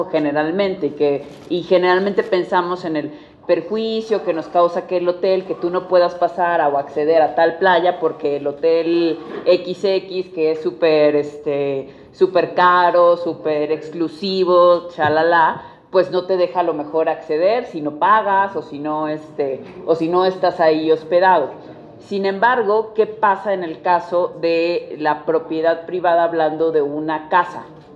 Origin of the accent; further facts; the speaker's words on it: Veracruz, Mexico; yo soy veracruzana, yo soy del puerto, entonces yo no vivo junto a la playa